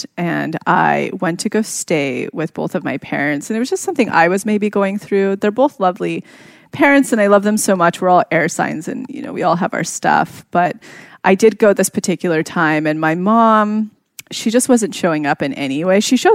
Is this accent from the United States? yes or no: yes; Yosemite, California, United States; we have a retreat house up in Yosemite, my hometown, which will be launching actually